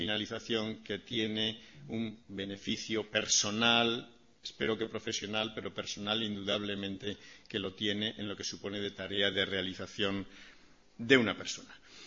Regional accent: Community of Madrid, Spain; also born or lived in Aragon; yo soy nieto de dos abuelos aragoneses y entonces, pues, aunque yo soy madrileño, tengo unas raíces muy cercanas con esta tierra y cada vez que vengo a Aragón, pues me siento. He vivido aquí muchas partes de mi infancia

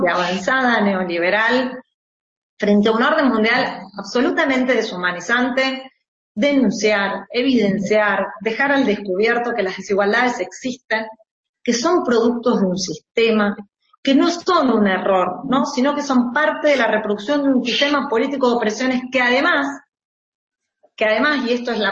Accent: Argentina; en mi país con Evita, con nuestras piqueteras, como parte de la resistencia popular contra el neoliberalismo de los años 90, con nuestras madres y abuelas de Plaza de Mayo

